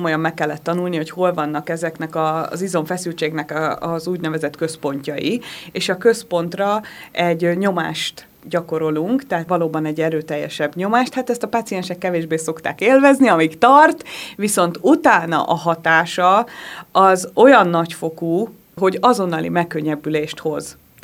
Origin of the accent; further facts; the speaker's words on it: Kőszeg, Vas, Hungary; annó Kőszegen, mert én onnan származom